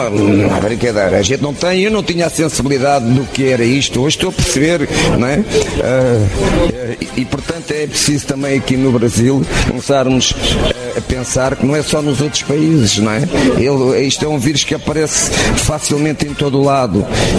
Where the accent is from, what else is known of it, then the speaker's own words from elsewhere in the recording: Portugal; eu sou português, sei muito, muito bem o que é que está a passar em Portugal.